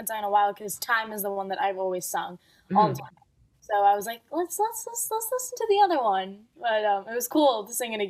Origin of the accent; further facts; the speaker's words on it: Dubai, United Arab Emirates; I've been a figure skater ever since I was growing up in Dubai.